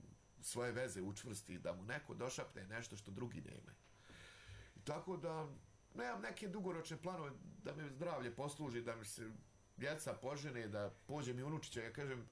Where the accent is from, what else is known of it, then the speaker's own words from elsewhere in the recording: Banja Luka, Republika Srpska, Bosnia & Herzegovina; Volim naš grad Banja Luka, volim otić malo u krup, volim naše aleje, ja sam odrastao tu u Novoj Varoši